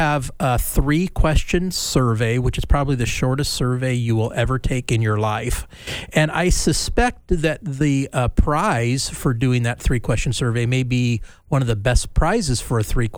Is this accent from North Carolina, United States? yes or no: no; California, United States; So growing up in California, we would go to the drive-in quite a bit.